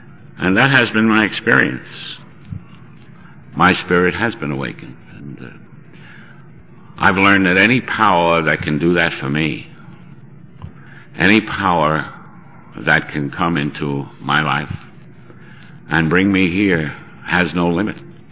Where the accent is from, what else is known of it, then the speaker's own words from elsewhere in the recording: Ireland; I'm still Irish. That hasn't changed.